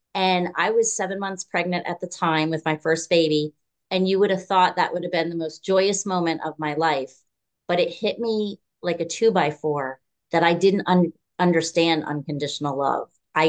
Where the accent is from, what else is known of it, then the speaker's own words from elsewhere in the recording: New Jersey, United States; Well, I grew up in New Jersey with two parents who, let's just say it was a volatile relationship.